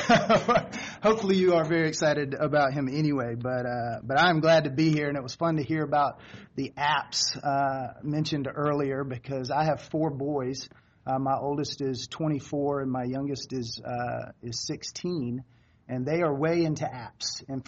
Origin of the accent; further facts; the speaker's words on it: Apex, North Carolina, United States; As Ross said, I'm from Apex, not far from here